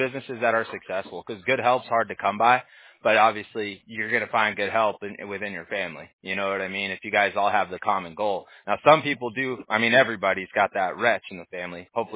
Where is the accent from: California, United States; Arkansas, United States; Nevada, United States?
California, United States; Huntington Beach; Yeah. I'm born and raised. Actually, I was born in Southern California in Huntington Beach, actually. So I'm a SoCal native.